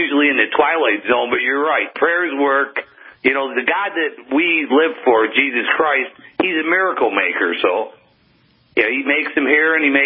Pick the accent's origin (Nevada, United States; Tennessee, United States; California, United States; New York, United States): New York, United States; Rochester; I grew up in Rochester. I'll try to make it quick. I've been born in the late 50s, grew up in the 60s and 70s.